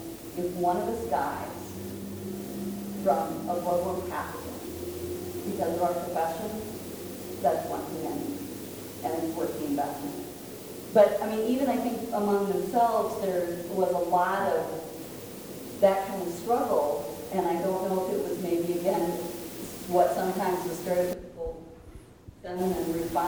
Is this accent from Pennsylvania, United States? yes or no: no; Michigan, United States; and I was from Michigan, and I would go out and provide information about the safer medical devices.